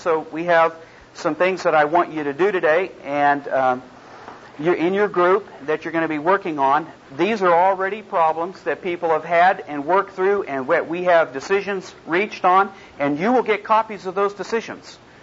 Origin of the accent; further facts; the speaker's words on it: Oklahoma City, Oklahoma, United States; I'm from Oklahoma City.